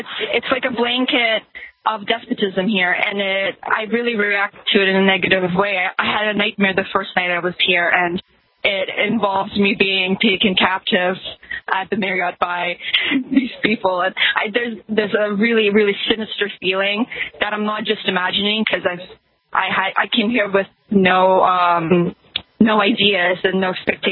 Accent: Toronto, Ontario, Canada; And I'm from Toronto

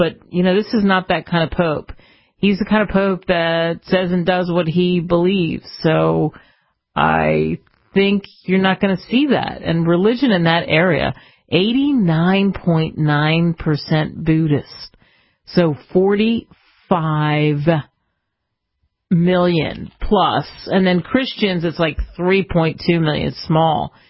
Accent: Philadelphia, Pennsylvania, United States; And because I grew up in Philly, and so we have the American history there.

